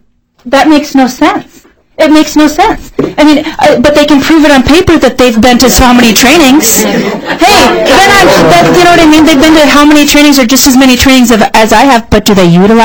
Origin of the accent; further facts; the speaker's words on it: White Earth Reservation, Minnesota, United States; I'm from the White Earth Reservation. I don't announce that to my whole wide world. So those of you that are here, you're learning that. I'm Native.